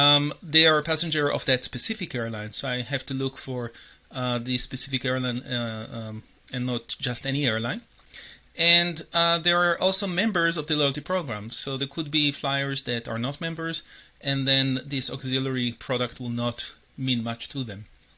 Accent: Israel; now in Toronto, Canada; So I am originally from Israel. That's the first fact that I wanted to share with everyone. Second is I'm from Toronto. That's where I live now for the last almost 20 years.

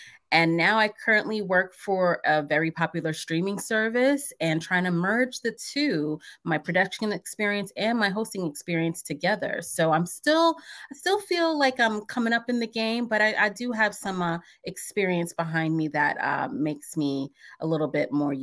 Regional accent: New York, United States; As a kid, honestly, I grew up in New York listening to Wendy Williams with my mom, who was a huge pop culture fan.

